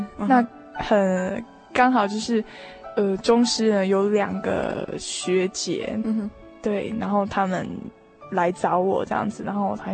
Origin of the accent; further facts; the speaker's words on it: Xingang, Chiayi County, Taiwan; moved away as an adult; now in Taichung, Taiwan; 我的家是新港乡，嘉义县新港乡。